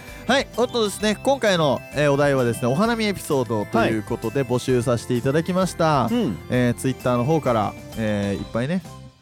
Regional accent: Shizuoka, Japan; で僕たち静岡県が出身でしょ、

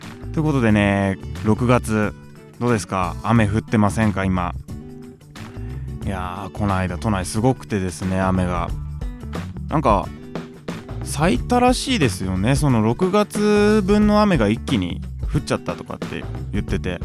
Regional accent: Hamamatsu, Shizuoka, Japan; 僕ね静岡県の浜松市出身でしてね、

